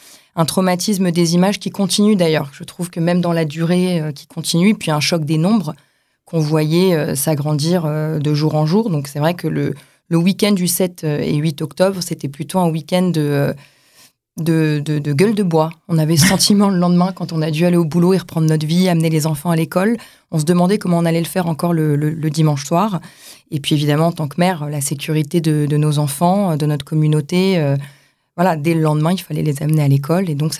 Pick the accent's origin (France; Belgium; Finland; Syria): France; donc moi je suis française, membre de la communauté juive.